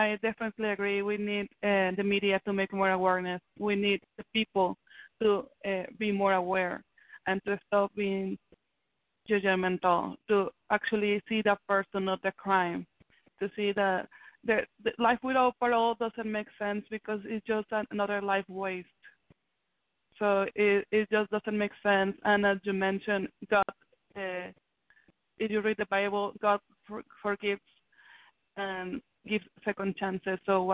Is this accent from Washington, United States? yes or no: yes; Washington, United States; We are from Washington State, and actually this year we had several bills being pushed to Congress